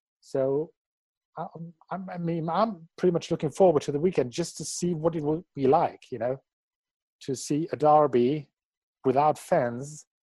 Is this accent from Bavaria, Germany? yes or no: no; Dortmund, North Rhine-Westphalia, Germany; And, I'm from Dortmund.